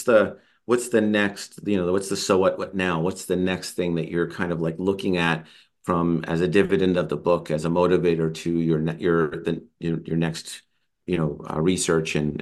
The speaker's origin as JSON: {"language": "English", "town": "Poughkeepsie", "region": "New York", "country": "United States", "said": "I'm from Poughkeepsie, so it's really kind of funny, yeah."}